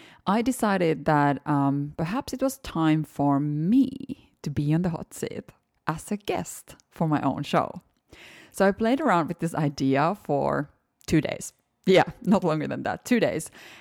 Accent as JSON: {"language": "English", "country": "Finland", "said": "his team's recent trip to Finland, my home country."}